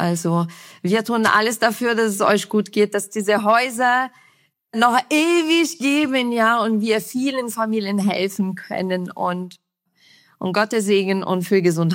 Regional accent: Brazil; Ich als Brasilianerin, forget it.

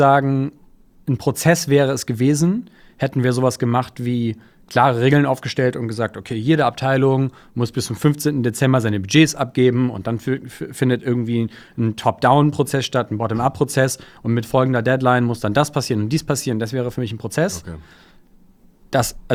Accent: Hamburg, Germany; ich bin Hamburger Seriengründer.

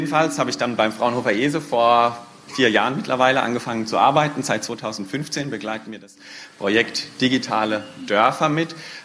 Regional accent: Mutterstadt, Rhineland-Palatinate, Germany; In Mutterstadt, wo ich aufgewachsen bin, in der Vorderpfalz, ganz klassische Probleme.

